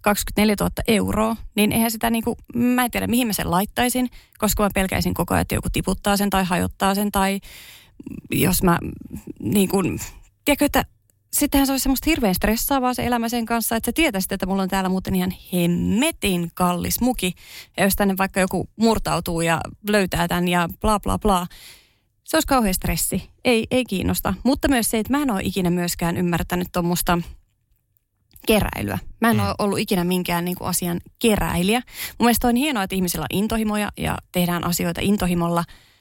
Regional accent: Ostrobothnia, Finland; Mä mikä on tavallaan hassua, koska mä olen kotoisin Pohjanmaalta.

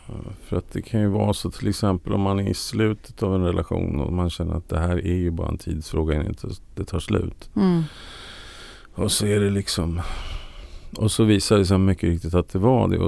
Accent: Sweden; Ja, jag är ju svensk för 17. Det är ju vår nationalsport.

